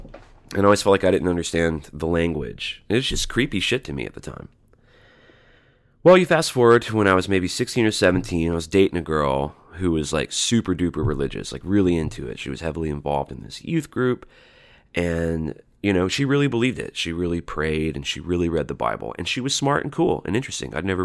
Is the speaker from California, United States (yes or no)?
no; Alabama, United States; I grew up in Alabama, which is a nominally religious place, at least in lip service.